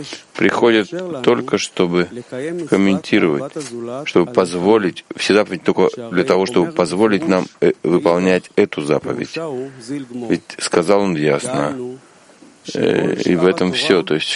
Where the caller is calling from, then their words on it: New York, United States; Здравствуйте, дорогие товарищи, мы говорим из Нью-Йорка.